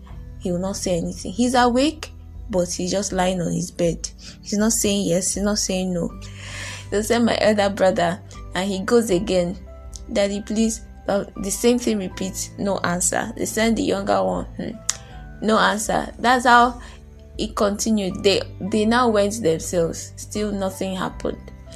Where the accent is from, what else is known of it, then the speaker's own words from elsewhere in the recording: Abuja, Federal Capital Territory, Nigeria; I was born and raised in Abuja, but I do not really know my way around Abuja.